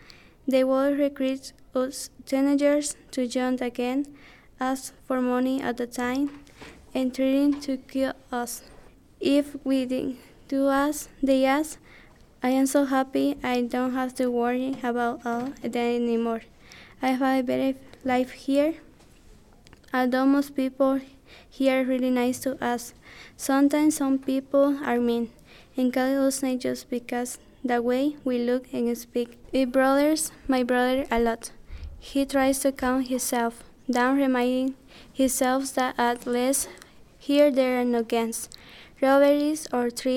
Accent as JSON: {"language": "English", "country": "El Salvador", "said": "siblings, an older brother and a younger sister. I am from El Salvador. My life story is complicated."}